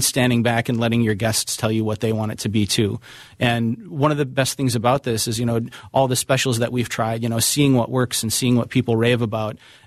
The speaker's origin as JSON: {"language": "English", "town": "Winona", "region": "Minnesota", "country": "United States", "tie": "born or raised there", "said": "I grew up in Winona, Minnesota, which isn't too far away, another southeastern Minnesota, community."}